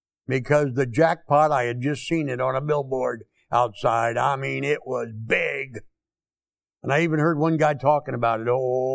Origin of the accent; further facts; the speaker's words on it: Kansas City, Missouri, United States; I'm from Kansas City, Missouri.